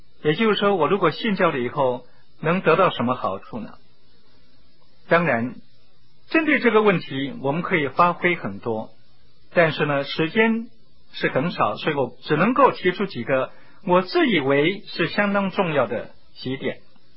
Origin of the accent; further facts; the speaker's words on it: China; 这就是我们中国人所说的，那就是 举头三尺有神明，